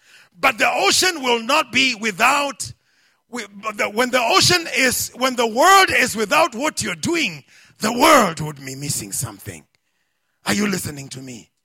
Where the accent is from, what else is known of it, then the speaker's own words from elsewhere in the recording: Kenya; I know I'm a Kenyan. There's a blood, I'm a Kenyan.